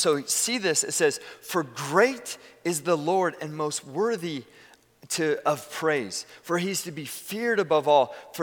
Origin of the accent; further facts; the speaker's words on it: California, United States; I remember we lived further growing up in the Bay Area. We lived further from the ocean, and we would drive.